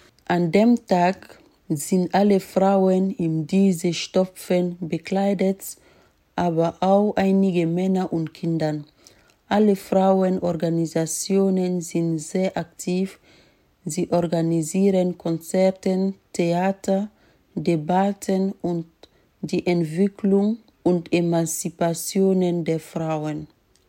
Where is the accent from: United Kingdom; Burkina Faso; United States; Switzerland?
Burkina Faso; German is a second language; now in Bayreuth, Germany; Ich komme aus Burkina Faso. Zurzeit wohne ich in Bayreuth.